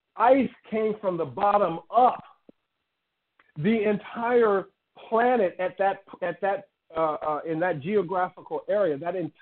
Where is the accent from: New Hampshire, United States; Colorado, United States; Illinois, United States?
Illinois, United States; Chicago; Now, I come from Chicago.